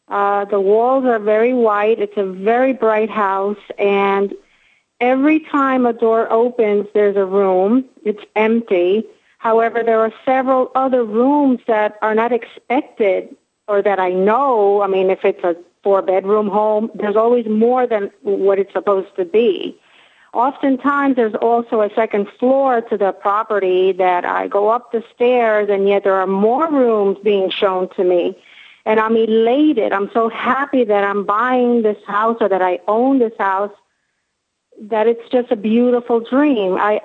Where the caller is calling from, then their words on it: New York City, New York, United States; I'm in New York City.